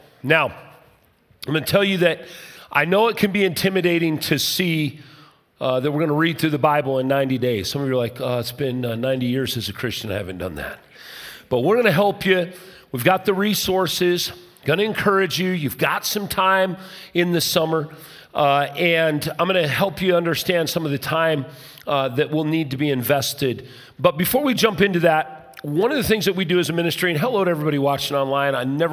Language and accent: English; Arvada, Colorado, United States; I grew up in Arvada. Pastor Barry and I grew up one block from where the shooting occurred